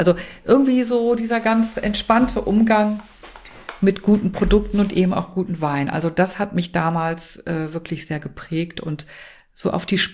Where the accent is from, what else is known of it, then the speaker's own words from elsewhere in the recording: Bremen, Germany; born there; ich bin gebürtige Bremerin, ist ja auch eigentlich eine berühmte Weinstadt